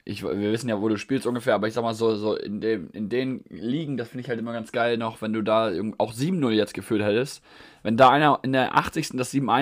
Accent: Germany; now in London, United Kingdom; Der Franzosenanteil hier in London ist extrem hoch. Also wir waren als Deutsche ein bisschen allein gelassen, muss ich sagen.

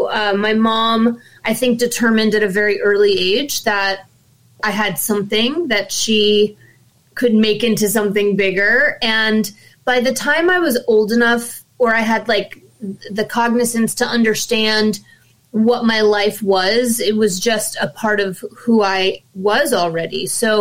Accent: Asbury Park, New Jersey, United States; We're from Asbury Park, New Jersey.

